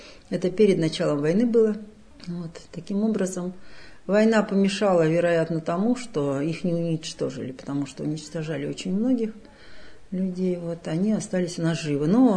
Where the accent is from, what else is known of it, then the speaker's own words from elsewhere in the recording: Tomsk Oblast, Russia; born there; я сама родилась на спецпоселении в Томской области.